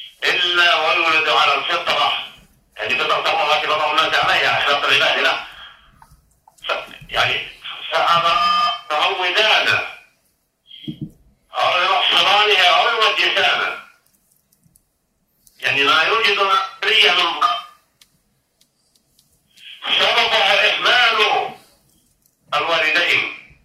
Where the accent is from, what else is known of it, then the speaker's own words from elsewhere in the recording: Saudi Arabia; بلادنا المملكة العربية السعودية بلاد الحرمين